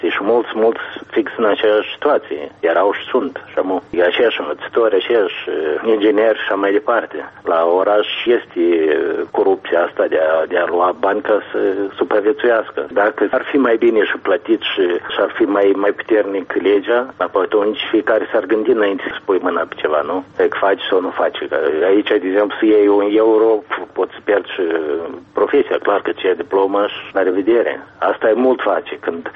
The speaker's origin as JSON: {"language": "Romanian", "country": "Moldova", "said": "Mie îmi pare că noi ca moldoveni încă nu putem să ne arătăm dignitatea noastră, mândria noastră."}